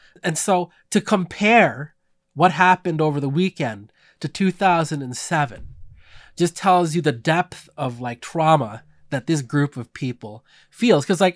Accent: California, United States; I grew up in the Bay Area, but have spent most of my adult life out here, right?

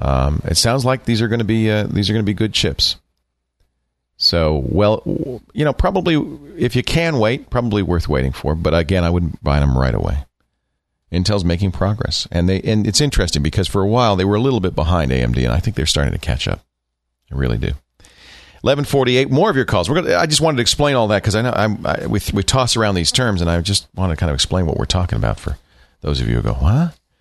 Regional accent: New York, United States; also born or lived in Rhode Island; My family's from Jersey. I grew up in New York.

